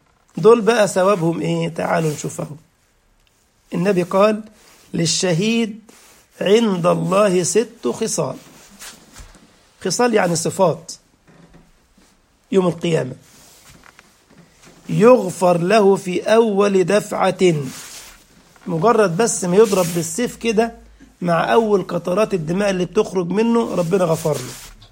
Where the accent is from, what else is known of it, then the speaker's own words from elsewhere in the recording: Egypt; عندنا في مصر كده تجد في بيوت عاملة المساجد في الدور الأرضي كده